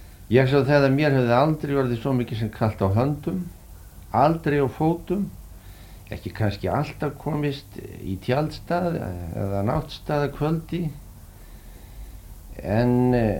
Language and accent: Icelandic; Stokkseyri, Southern Region, Iceland; born there; ég er fættur úr Stokkseyri á Klöpp 13. apríl 1909. Nú foreldrar mínir voru Sæfinna Jónsdóttir frá útverkum og … frá Háfi í Holtum í Rangárvallssýslu.